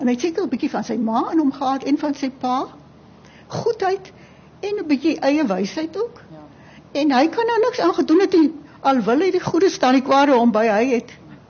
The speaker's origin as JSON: {"language": "Afrikaans", "town": "Doringbaai", "region": "Western Cape", "country": "South Africa", "tie": "born or raised there", "also_born_or_lived": "Lambert's Bay", "said": "ek het nie groot geword in die area nie. Ek het op Doringbaai en Lammelsbaai groot geword"}